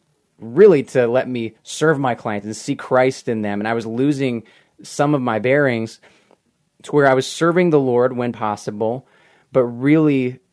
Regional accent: Texas, United States; now in Ann Arbor, United States; And again, I'm originally from South Texas, as I mentioned.

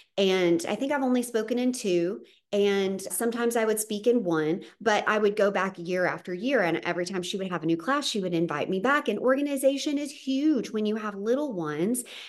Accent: the South, United States; accent: Southern; now in Southern California, United States; I don't really know how my Southern accent, but living in Southern California now, is translating for them.

